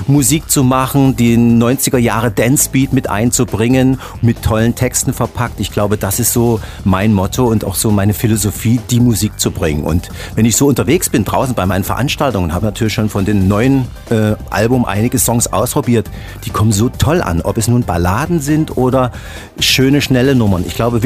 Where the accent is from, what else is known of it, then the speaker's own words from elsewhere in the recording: Dresden, Saxony, Germany; aber ansonsten meine Basis ist in Dresden, in meiner Heimat.